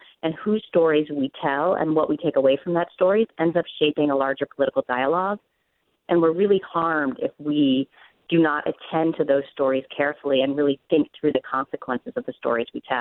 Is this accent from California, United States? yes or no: yes; California, United States; I'm from California, and I was in high school during Prop 187